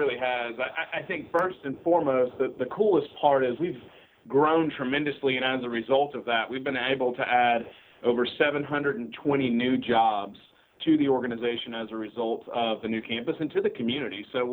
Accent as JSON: {"language": "English", "town": "Pensacola", "region": "Florida", "country": "United States", "tie": "born or raised there", "said": "but I grew up here in Pensacola"}